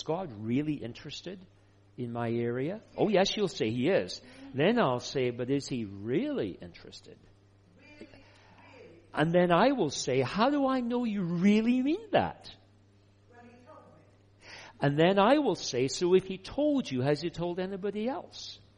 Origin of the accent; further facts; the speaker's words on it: Scotland, United Kingdom; I'm Scottish, so I wouldn't be telling you that. If it wasn't, I'm also Anglican